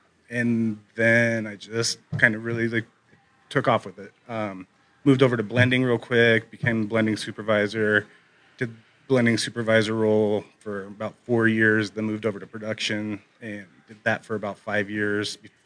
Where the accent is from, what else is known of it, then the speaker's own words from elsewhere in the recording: Tooele, Utah, United States; born there; Well, I am a Utah born person. I was born in Twilla in 1982.